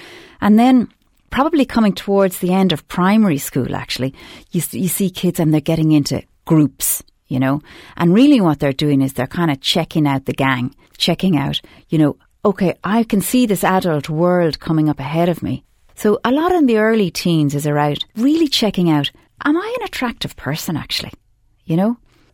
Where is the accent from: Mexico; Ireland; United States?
Ireland; We grew up in Ireland, all right? You know, if you're my generation, I never went to school with a boy.